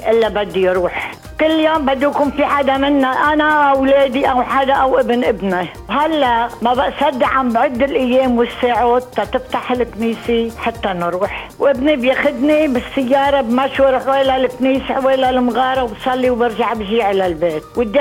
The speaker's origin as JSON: {"language": "Arabic", "town": "Kfarsghab", "region": "North Governorate", "country": "Lebanon", "moved": "yes", "lives_now": "Australia", "said": "أنا من الشمال، من ضيعة اسمها كفر صغوب قديمي. هوني صار لي هون 66 سنة بأستراليا."}